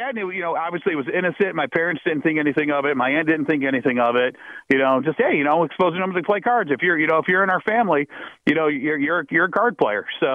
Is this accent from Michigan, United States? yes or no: no; Toledo, Ohio, United States; And I remember, I grew up in Toledo, Ohio, and a buddy of mine introduced me to the casinos in Detroit because they didn't have casinos in Toledo at the time.